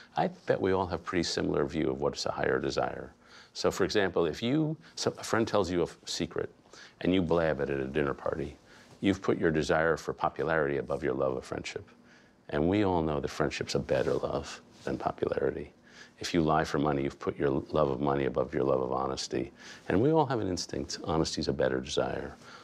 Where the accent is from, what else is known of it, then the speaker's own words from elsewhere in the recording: New York City, New York, United States; I grew up in Greenwich Village in that period, so I was sort of surrounded by hippies.